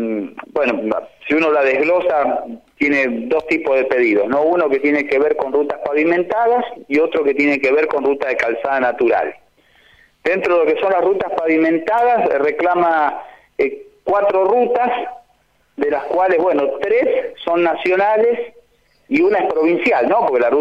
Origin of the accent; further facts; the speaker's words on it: Santa Fe, Argentina; yo no puedo no dejar de marcar como santafesino